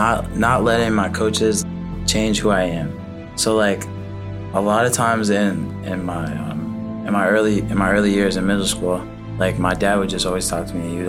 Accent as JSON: {"language": "English", "town": "Northampton", "region": "Massachusetts", "country": "United States", "tie": "born or raised there", "said": "And then I was born in Northampton."}